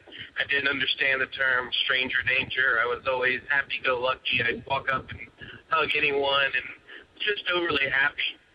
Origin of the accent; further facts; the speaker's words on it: the South, United States; I was very sheltered growing up in the South.